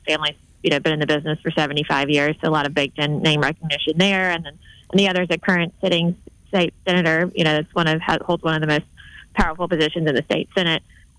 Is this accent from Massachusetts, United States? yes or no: no; Alabama, United States; You've got some very rural areas like where I grew up in Monroe County, and then you've got Mobile and Montgomery and Troy.